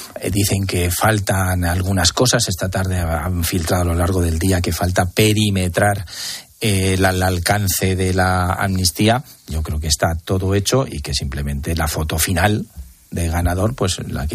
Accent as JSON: {"language": "Spanish", "town": "Almansa", "region": "Castilla-La Mancha", "country": "Spain", "tie": "born or raised there", "said": "en mi pueblo, Almansa, Castilla-La Mancha, no hay Cercanías"}